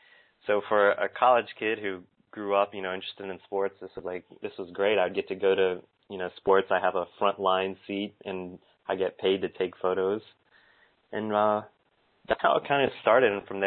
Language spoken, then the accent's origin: English; North Carolina, United States; I grew up in North Carolina originally, and I went to Miami because I wanted an atmosphere that was very different from North Carolina.